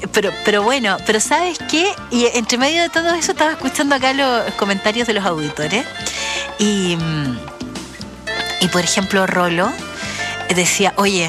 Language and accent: Spanish; Chile; no solamente nos contaron nosotros cuando éramos chicos en Chile